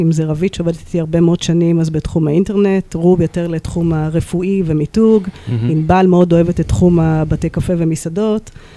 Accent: New York, United States; moved away as an adult; now in Israel; אז עליתי לארץ בגיל 18 מניו יורק. וכדי להקים פה משפחה בארץ, מתוך

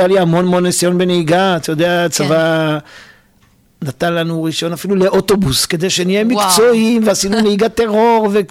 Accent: Ness Ziona, Central District, Israel; now in Rehovot, Israel; גדלתי בנס ציונה, אני גר ברחובות

